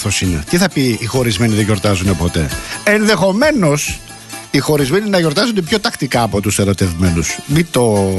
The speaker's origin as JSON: {"language": "Greek", "town": "Rafina", "region": "Attica", "country": "Greece", "tie": "born or raised there", "said": "Στην πατρίδα μου στη Ραφίνα μου λέγανε νωρίτερα συμμαθητές μου ότι φυσάει πάρα πολύ."}